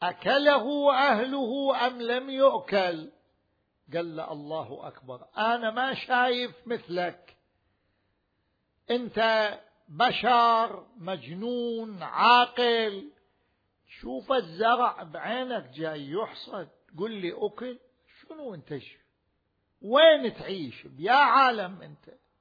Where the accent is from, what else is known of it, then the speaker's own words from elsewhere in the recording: Iraq; غالبا عندنا بالعراق معروف يبيع على أخضر